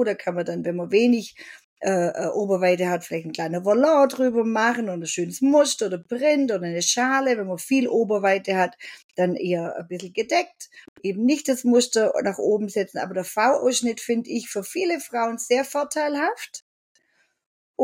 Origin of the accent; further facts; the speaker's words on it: Baden-Württemberg, Germany; accent: Swabian; now in Switzerland; Mein Dialekt kommt allerdings nicht aus der Schweiz, falls sich jemand wundert. Ich bin Schwabe und bin in die Schweiz gezogen.